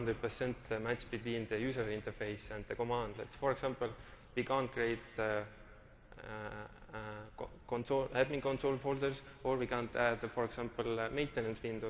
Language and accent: English; Estonia; I'm from Estonia